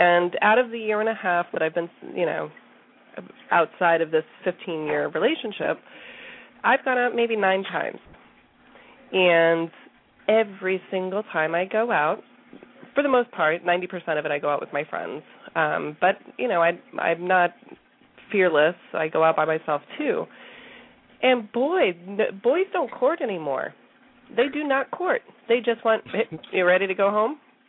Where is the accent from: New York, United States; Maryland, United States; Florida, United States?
Florida, United States; Miami; moved away; I'm originally from Miami, so it's been very challenging for the last 19 years living up here because I'm cold all the time.